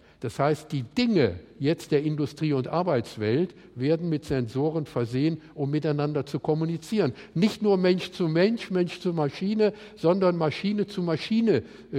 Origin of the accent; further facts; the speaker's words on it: Munich, Bavaria, Germany; ich komme ja aus München, Autostadt